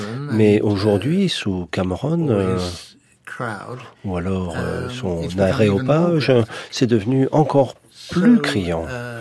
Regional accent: United Kingdom; Bien qu'évidemment, je sois britannique et je ne me sois jamais senti chez moi au Royaume-Uni avant ce voyage.

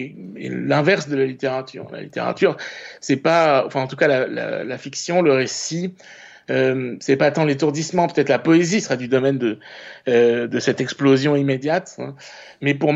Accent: Niort, Nouvelle-Aquitaine, France; moved away as an adult; j'ai grandi à Niort jusqu'à ce que j'ai 18 ans.

